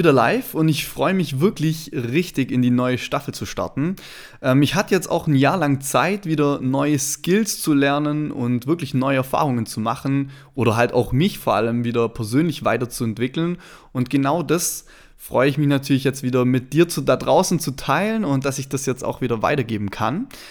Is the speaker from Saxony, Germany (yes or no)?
no; Baden-Württemberg, Germany; accent: Swabian; Deswegen achte nicht groß auf meinen Dialekt, wie man es hört. Ich komme aus dem schönen Schwabenland und ich kann es auch nicht ganz ablegen